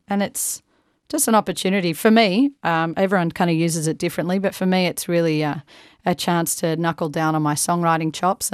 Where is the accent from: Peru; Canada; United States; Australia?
Australia; Melbourne, Victoria; I'm Australian, you know, and Melbourne is my home. Everyone I love is here.